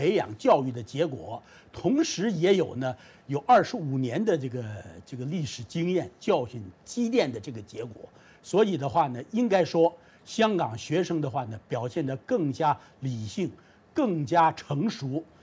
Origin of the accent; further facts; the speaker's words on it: China; moved away; 我觉得我是从大陆出来的了